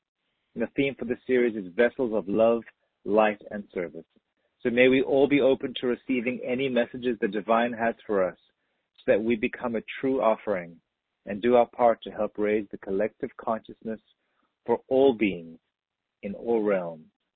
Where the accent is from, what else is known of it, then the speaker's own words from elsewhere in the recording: Cape Town, Western Cape, South Africa; I'm from Cape Town